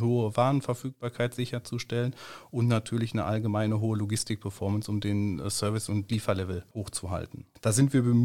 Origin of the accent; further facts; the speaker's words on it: Dortmund, North Rhine-Westphalia, Germany; born there; für mich als gebürtiger Dortmund übrigens auch ein echtes Heimspiel.